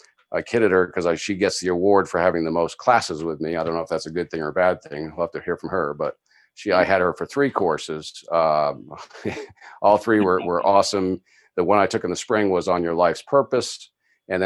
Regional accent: Boston, Massachusetts, United States; also born or lived in Washington, D.C.; I was born and brought up in the Boston area. I'm a New Englander. My family goes back several hundred years. My Irish family, a little less.

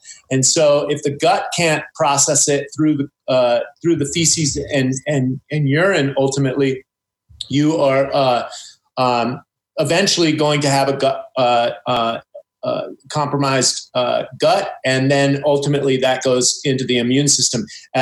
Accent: United States; Well, I grew up as an American, and I was weaned on, you know, Captain Crunch and Pop-Tarts and TV dinners. You know, I grew up in the 70s.

